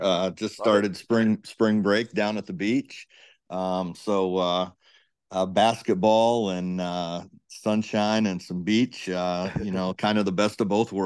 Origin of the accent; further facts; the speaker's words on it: Ohio, United States; So I grew up in Northwest Ohio, and I was a football guy at heart.